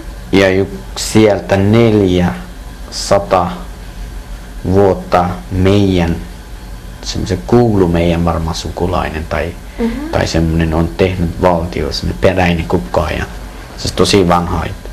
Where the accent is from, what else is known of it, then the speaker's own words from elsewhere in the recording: Kabul, Afghanistan; Finnish is a second language; now in Finland; Mä oon Afganistanista. Mhm. Joo. Syntyi Kabulissa.